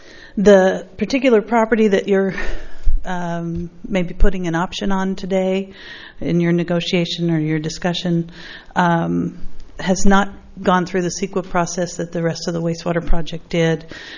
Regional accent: Los Osos, California, United States; from Los Osos

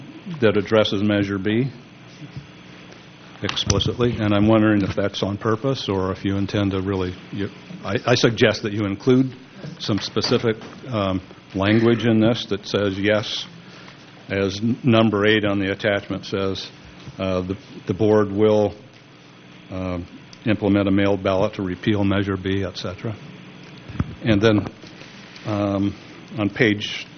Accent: Los Osos, California, United States; from Los Osos

